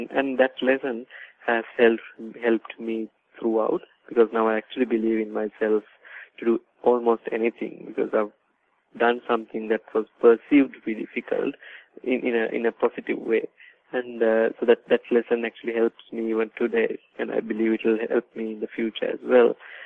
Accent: Sri Lanka; moved away as an adult; now in Australia; I started my career from my home country, Sri Lanka, but I then traveled to our client locations in the US and the UK, and I also later migrated to Australia.

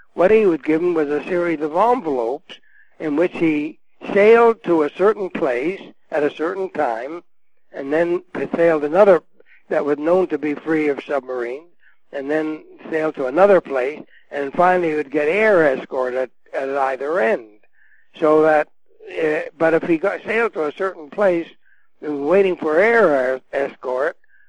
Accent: Canada; and he learns I'm Canadian, and his eyes light up

